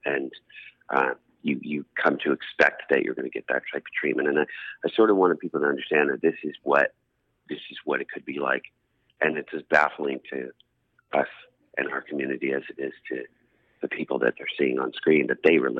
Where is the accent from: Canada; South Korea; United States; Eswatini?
Canada; Halifax, Nova Scotia; Oh, well, it's kind of oddly different, but universal.